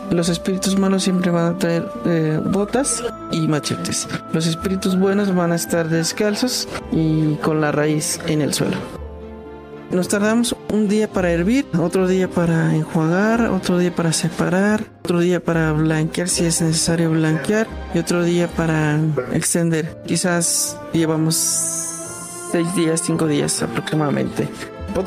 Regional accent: Puebla, Mexico; Nosotros venimos de la Sierra Norte de Puebla, los límites de Puebla Hidalgo

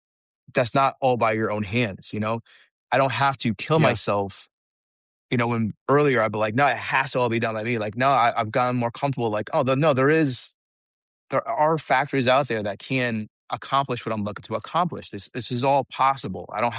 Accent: United States; I'm American by my culture, but by my career, it all stems from Japan.

